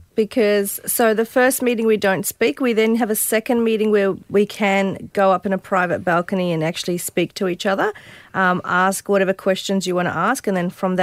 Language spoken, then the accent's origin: English; New Zealand; I'm a Kiwi.